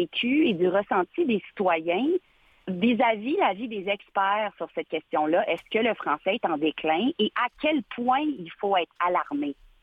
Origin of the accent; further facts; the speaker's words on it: Ottawa, Ontario, Canada; also born or lived in Winnipeg / Quebec City; moi, je suis une franco-canadienne. Je suis née à Winnipeg. J'ai été élevée à Ottawa.